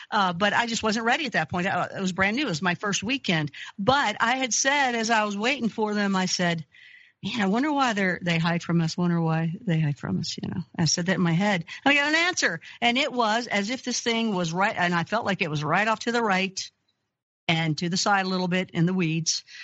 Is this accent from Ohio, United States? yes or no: no; Kentucky, United States; which, by the way, I grew up Christian in Kentucky.